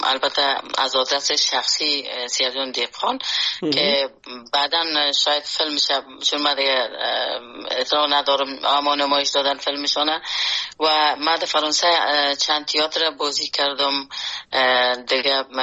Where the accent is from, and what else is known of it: Afghanistan; born or raised there; moved away